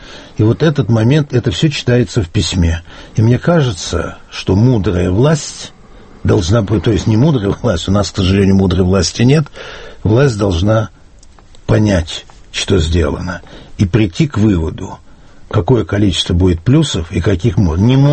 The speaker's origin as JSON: {"language": "Russian", "region": "Saint Petersburg", "country": "Russia", "tie": "born or raised there", "said": "я вообще коренной питерец, вариант питерца на Москву – это вариант роковой вдвойне"}